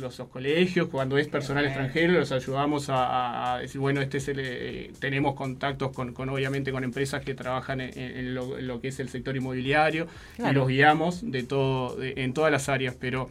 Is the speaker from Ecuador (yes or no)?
no; Uruguay; no lo digo como uruguayo, sino orgulloso de nuestro país.